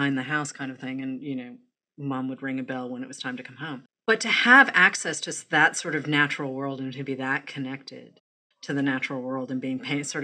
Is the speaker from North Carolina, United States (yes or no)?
no; Boston, Massachusetts, United States; Where it doesn't matter whether I'm from Boston and you're from the tiny town that you're from.